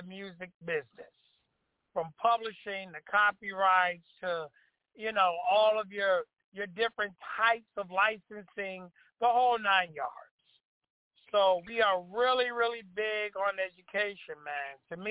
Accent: Chicago, Illinois, United States; now in Madison, United States; I'm originally from Chicago, currently residing in Wisconsin, Madison.

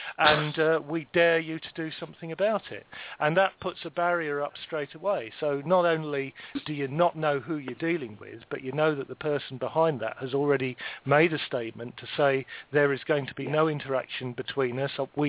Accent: England, United Kingdom; There's a certain level of trust that we have between ourselves as indigenous English people

